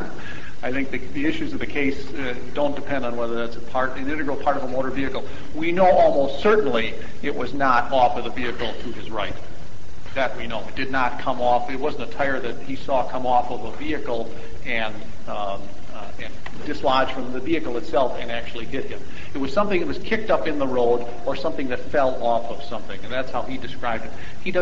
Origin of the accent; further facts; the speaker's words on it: Hartford, Wisconsin, United States; I'm from Hartford, Wisconsin.